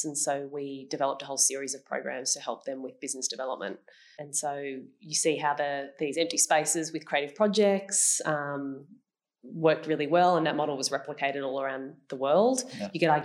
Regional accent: Sydney, New South Wales, Australia; now in Newcastle, Australia; I'm from Sydney originally

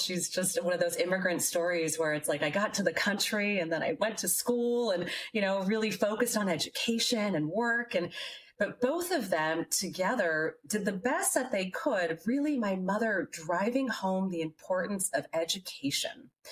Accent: San Francisco, California, United States; You know, as a little girl growing up in San Francisco, I had two well-meaning parents, both Hare Krishnas.

